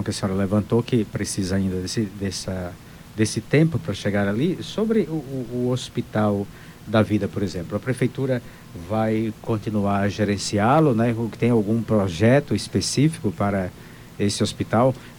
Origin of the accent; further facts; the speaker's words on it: Bahia, Brazil; porque eu sou do interior da Bahia, né?